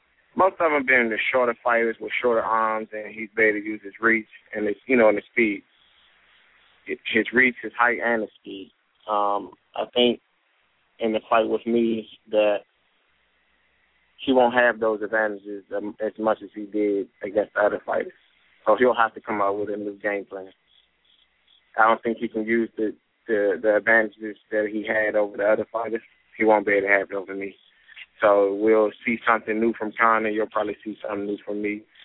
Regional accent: Washington, District of Columbia, United States; It's going to be in Washington, D.C., my hometown.

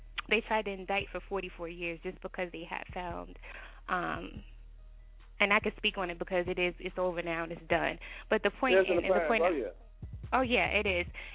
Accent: Texas, United States; They are giving life for drugs, especially if you're in Texas. I'm from Texas.

